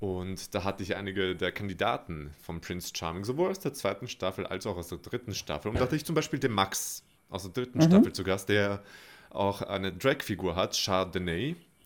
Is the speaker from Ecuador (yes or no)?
no; Austria; werden wir mal im besten Licht wieder dargestellt als Österreicher